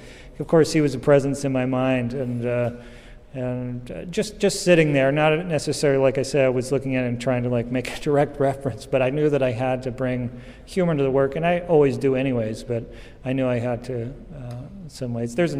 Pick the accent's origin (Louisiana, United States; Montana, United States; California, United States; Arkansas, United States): Montana, United States; I grew up in Montana, and there was the Blackfeet there.